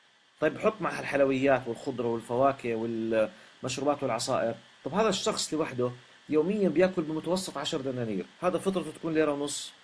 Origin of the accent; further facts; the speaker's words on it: Jordan; now in Saudi Arabia; مع اني اردني عايش بالسعوديه